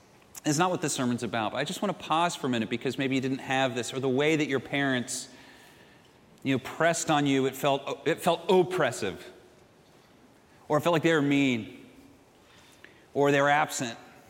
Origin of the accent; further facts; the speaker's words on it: San Juan Capistrano, California, United States; I grew up in San Juan Capistrano. It's kind of a horse town near the ocean, not too far from here in the southern part of Orange County.